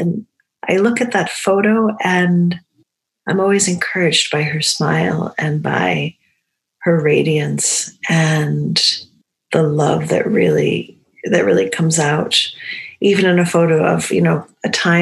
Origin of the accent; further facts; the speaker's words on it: New England, United States; I grew up in New England, not so far from the ocean. And that's also a really big touchstone from my childhood